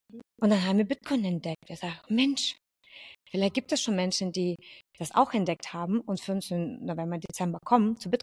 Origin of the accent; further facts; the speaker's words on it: Lithuania; now in Germany; Ich komme aus Litauen. Und seit 26 Jahren lebe ich in Deutschland.